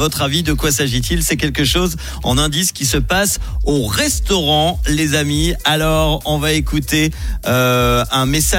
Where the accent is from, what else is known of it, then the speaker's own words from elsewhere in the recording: Switzerland; l'enquête qui a été réalisée chez nous en Suisse